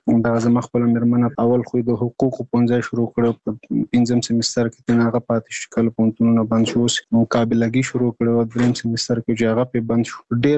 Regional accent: Nangarhar, Afghanistan; now in Kabul, Afghanistan; زموږ کور په ننګرهار کې دی، زه په کابل کې هم دلته

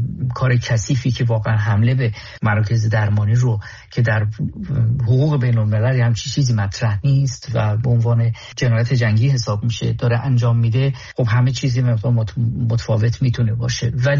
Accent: Iran; now in Munich, Germany; فقط به عنوان یک ایرانی میتونم بگم که به همگی افتخار میکنم.

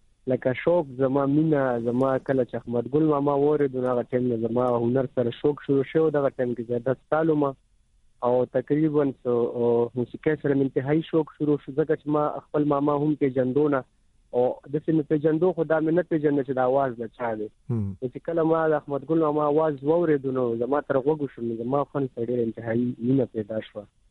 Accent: Peshawar, Khyber Pakhtunkhwa, Pakistan; زه خو خپل د پیښور اوسیدونکو وم د رنګ روډ اټا محمد ګړې دیر کول نه دا زما علاقه ده زما بچپن شوی دی

